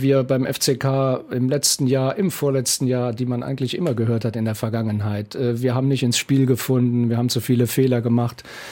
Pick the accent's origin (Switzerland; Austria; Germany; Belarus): Germany; Trier, Rhineland-Palatinate; Wir sind ungefähr gleich alt, ich bin in Trier aufgewachsen.